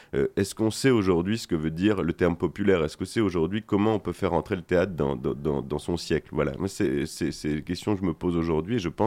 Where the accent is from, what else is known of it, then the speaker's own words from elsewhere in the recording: Calais, Hauts-de-France, France; Moi, je viens du nord de la France, d'une ville qui s'appelle Calais